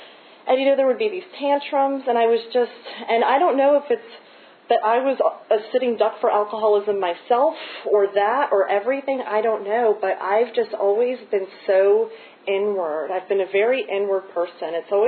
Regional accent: Charlottesville, Virginia, United States; I grew up in Charlottesville, and I was a very awkward kid.

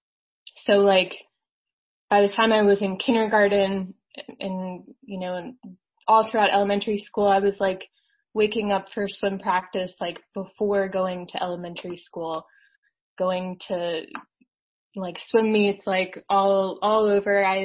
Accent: Maryland, United States; I grew up in Maryland, probably like 20 miles from here, from where I live now. I've never left, you know, I've like pretty much lived in this radius my entire life.

